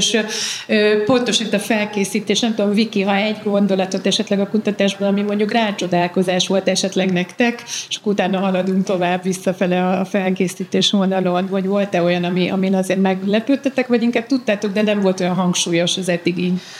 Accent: Hungary; a magyarokra jellemző ugye a versenyszellem, a versengés, tehát hogy ez benne van a kultúránkban

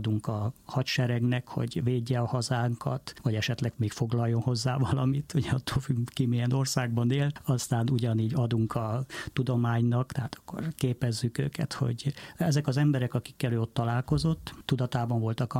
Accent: Transylvania, Romania; én Erdélyből származom

